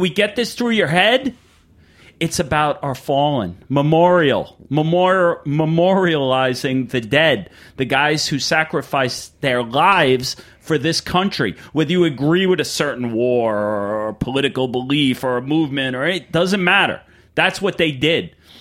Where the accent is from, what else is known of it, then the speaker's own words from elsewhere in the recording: New York, United States; I grew up in Suffolk County. We went to the beach.